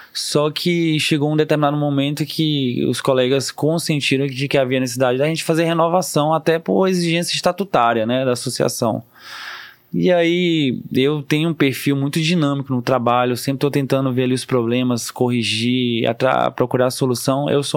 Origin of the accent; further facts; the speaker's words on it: Fortaleza, Ceará, Brazil; moved away as an adult; now in São Paulo, Brazil; Eu saí de Fortaleza com 18 anos, ganhei uma bolsa do ProUni para estudar em São Paulo.